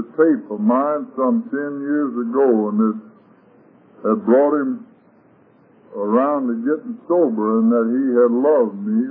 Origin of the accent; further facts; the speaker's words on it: Little Rock, Arkansas, United States; also born or lived in Hot Springs; And Arkansas is my home. I was born over in Garland County, Arkansas, in Hot Springs, and I was raised in Little Rock, North Little Rock, and I acted in such a way it was necessary for me to leave home.